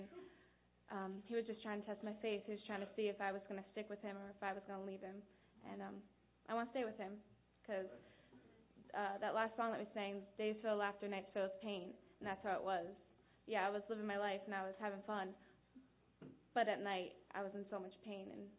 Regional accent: Connecticut, United States; I'm 17 from Connecticut.

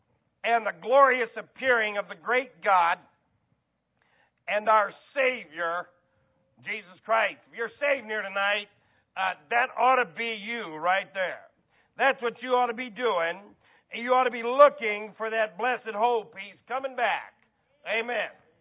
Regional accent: Ohio, United States; When I was a kid growing up in Ohio in the 60s, I know this is going to, you know, marvel some of you younger in here today.

